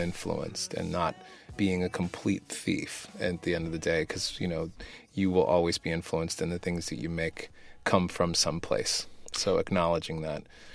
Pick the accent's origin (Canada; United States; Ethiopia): Ethiopia; I'm from Ethiopia. My father was born in a very rural town.